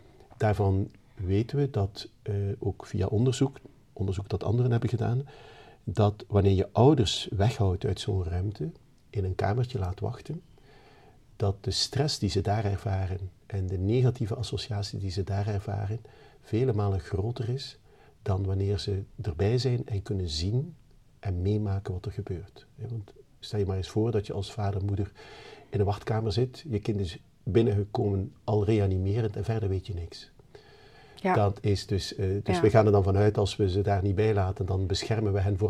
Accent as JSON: {"language": "Dutch", "town": "Ghent", "region": "Flanders", "country": "Belgium", "tie": "born or raised there", "moved": "as an adult", "lives_now": "Netherlands", "said": "Ik kom uit Gent in België. Daar ben ik 54 jaar geleden geboren. Heb in Gent ook mijn opleiding geneeskunde en kindergeneeskunde gedaan. En ben in 1998 naar Nederland gekomen"}